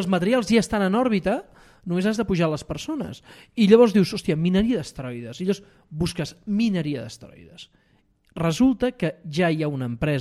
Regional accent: Badalona, Catalonia, Spain; Al rededor, és que sóc de Badalona, clar. Jo sóc de Badalona.

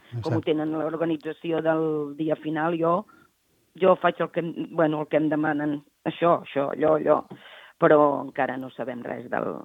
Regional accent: Barcelona, Catalonia, Spain; Mira, jo sóc de Barcelona, però estem vivint ara ja fa uns anys a Corbera de Llobregat.

